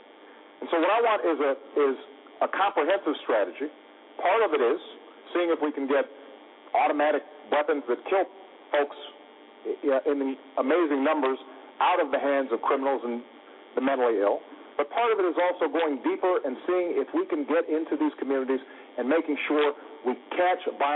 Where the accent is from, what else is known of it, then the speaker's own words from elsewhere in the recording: Chicago, Illinois, United States; Because, frankly, in my hometown of Chicago, there's an awful lot of violence.